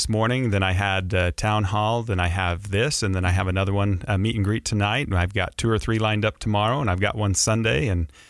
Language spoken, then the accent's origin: English; Utah, United States; I was born and raised in the Uinta Basin, and so a lifelong resident of Utah.